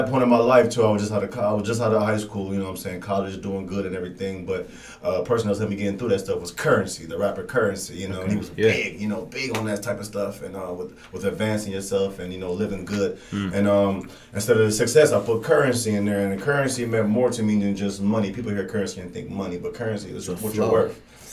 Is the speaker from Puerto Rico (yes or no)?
no; Jamaica; because I'm Jamaican. I'm like, man, I live in y'all country.